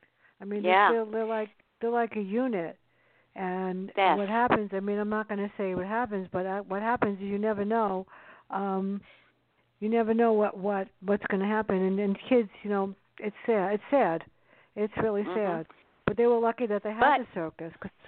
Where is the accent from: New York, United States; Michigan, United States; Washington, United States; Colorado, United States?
New York, United States; New York City; And I grew up in the South Bronx, so I got tough that way.